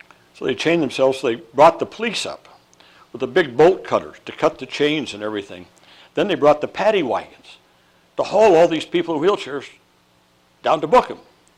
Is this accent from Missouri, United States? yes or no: no; Iowa, United States; Senator Dole, hearken, I'm from Iowa.